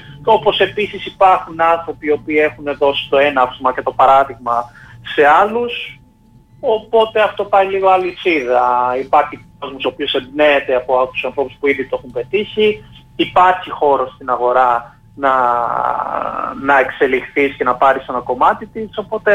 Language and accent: Greek; Glyfada, Attica, Greece; also born or lived in Palaio Faliro; Μετά μετακόμισα στη Γλυφάδα, στα νότια προάστια δηλαδή της Αττικής παρέμεινα, όπου και πήγα σχολείο, μεγάλωσα, ουσιαστικά εκεί έμεινα. Και τώρα στα 40 μου ουσιαστικά έχω γυρίσει στο σπίτι το οποίο μεγάλωσα μικρός στα 5 μου πρώτα χρόνια, όπου μένω πάλι ξανά στο Παλιό Πάλιρο ουσιαστικά.